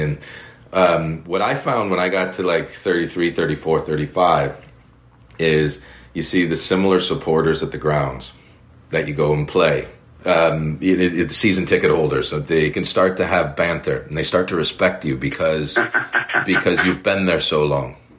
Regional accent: United States; now in England; and I'm an American over here, and I get dealt, there's even another standard on top of it that I have to prove to people.

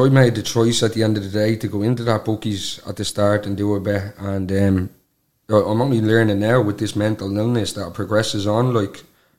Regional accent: Ulster, Ireland; I'm 28 and I'm from Donegal.

